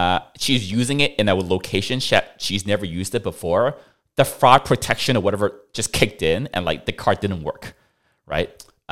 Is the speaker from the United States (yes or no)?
no; Macau; also born or lived in Hong Kong; I was born in Hong Kong, but I grew up in Macau.